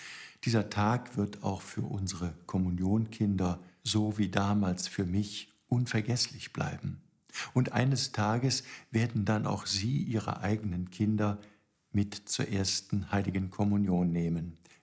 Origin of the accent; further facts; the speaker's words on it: Cologne, North Rhine-Westphalia, Germany; Ich ging damals zur Volksschule in die 3. Klasse hier bei uns in Köln.